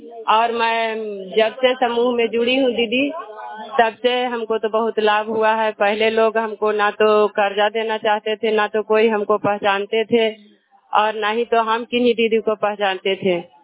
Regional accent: Mahavatpur, Bihar, India; मैं महावतपुर के रहने वाली हूँ

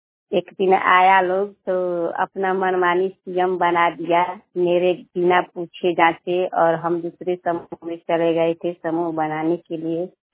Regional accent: Bhabua, Bihar, India; ग्राम बबनगावा, post dungaree, थाना सिद्रा, जिला कैमूर, भभुआ, बिहार का निवासी हूँ।

